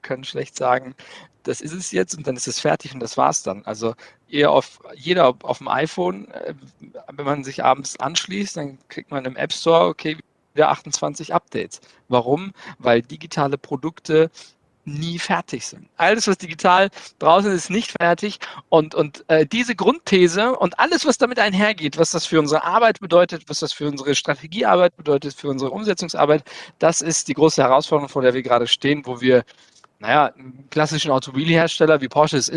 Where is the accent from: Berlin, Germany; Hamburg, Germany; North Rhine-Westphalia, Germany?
North Rhine-Westphalia, Germany; Castrop-Rauxel; Ich komme aus Castrop-Rauxel